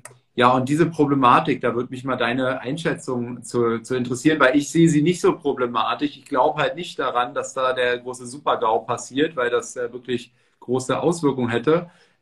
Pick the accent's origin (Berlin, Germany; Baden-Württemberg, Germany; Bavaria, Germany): Berlin, Germany